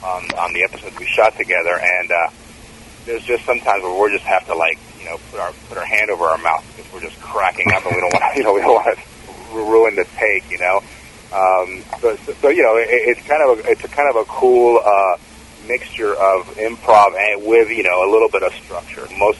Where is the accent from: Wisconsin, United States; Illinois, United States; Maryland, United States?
Maryland, United States; Takoma Park; now in Frederick, United States; Yeah, I mean, I grew up in Tacoma Park, and I moved to Frederick about 7 years ago. And my wife and I love it here.